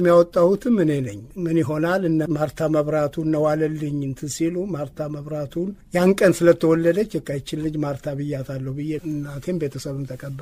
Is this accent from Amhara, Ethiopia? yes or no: yes; Tita, Amhara, Ethiopia; born there; እንደገለጽሽው የተወለድኩት ጢጣ ጦር ሰራዊት ግቢ ነው።